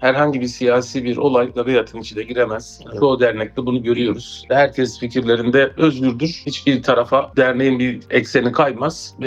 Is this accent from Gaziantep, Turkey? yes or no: yes; Gaziantep, Turkey; 1976 Gaziantep doğumluyum. Ortaokulu, liseyi Gaziantep'te bitirdim.